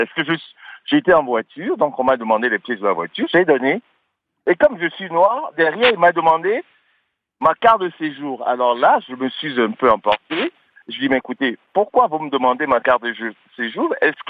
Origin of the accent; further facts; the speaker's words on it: France; je suis français